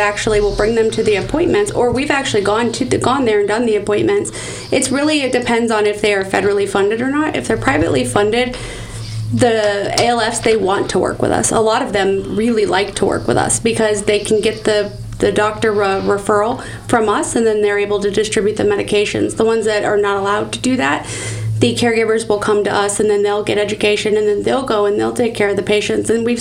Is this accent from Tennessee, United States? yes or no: no; Pinellas Park, Florida, United States; Now I'm born and raised in Pinellas Park, so I've known that city since, obviously, I had even come around.